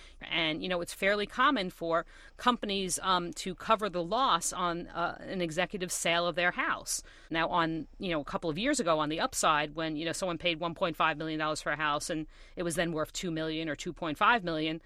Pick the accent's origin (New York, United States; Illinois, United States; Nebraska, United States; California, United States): New York, United States; Brooklyn; I grew up in Brooklyn, and I got on the city bus.